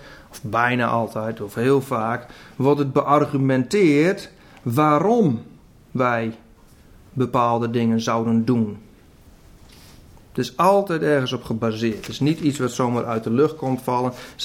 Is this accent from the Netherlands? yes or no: yes; Groningen, Netherlands; Ik ben een Groninger.